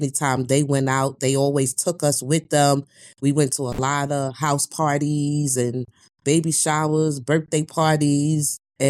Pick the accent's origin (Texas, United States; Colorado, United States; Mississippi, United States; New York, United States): New York, United States; But if you knew and understand how it is growing up in New York, when I was growing up, you have to be tough.